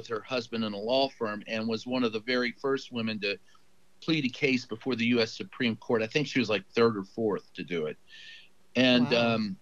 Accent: Louisville, Kentucky, United States; Louisville, Kentucky.

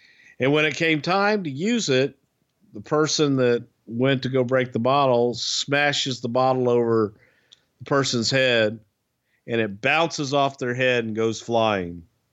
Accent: the South, United States; accent: Southern; That's just my Southern accent. Now you're making fun of the way I talk.

